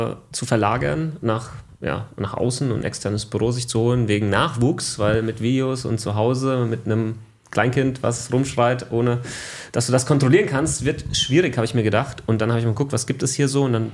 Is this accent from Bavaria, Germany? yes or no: yes; Aschaffenburg, Bavaria, Germany; accent: Lower Franconian; ich komme aus Unterfranken, ja, wo man das R ein wenig rollt. Aschaffenburg, da komme ich ganz ursprünglich her, bin ich geboren, habe ich auch Ausbildung gemacht, habe ich auch studiert, also bin eigentlich nie rausgekommen.